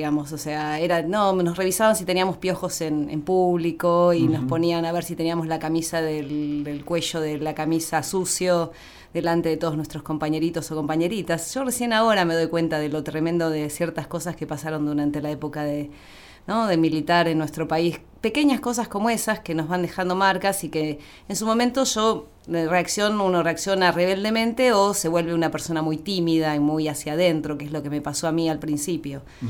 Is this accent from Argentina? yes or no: yes; Buenos Aires Province, Argentina; el primer grado en Capital Federal, después nos mudamos a provincia de Buenos